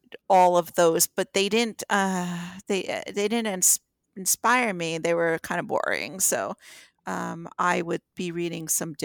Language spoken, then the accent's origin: English; New York, United States; moved away as an adult; I grew up in New York, okay. and it was a semi-urban area on mm-hmm. Long Island.